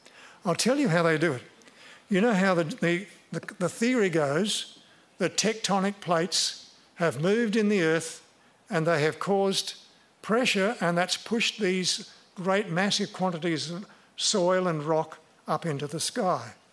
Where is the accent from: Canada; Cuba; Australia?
Australia; Tasmania; Now, I grew up in Tasmania, and I used to walk into the Western Tiers mountain range